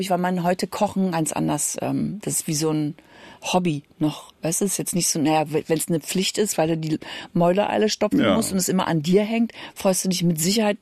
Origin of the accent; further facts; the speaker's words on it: Berlin, Germany; Das bei meinen Eltern ist ja da in der Gegend, wo ich aufgewachsen bin, da im Norden Berlins. Und da bin ich auch zur Schule gegangen